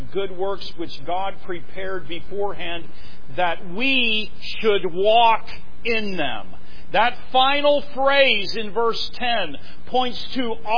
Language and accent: English; Pittsburgh, Pennsylvania, United States; But I come from Pittsburgh, and I got to tell you, there's a lot of people up there that are confused about this.